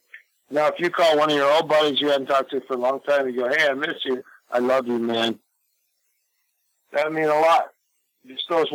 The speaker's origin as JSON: {"language": "English", "town": "Coon Rapids", "region": "Minnesota", "country": "United States", "tie": "born or raised there", "said": "as I was a kid in Minnesota, I grew up in Coon Rapids."}